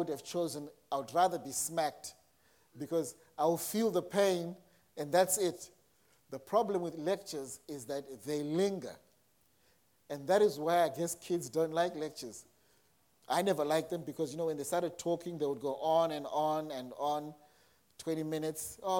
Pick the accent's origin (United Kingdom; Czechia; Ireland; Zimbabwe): Zimbabwe; I grew up in Zimbabwe, it was either you passed or you failed.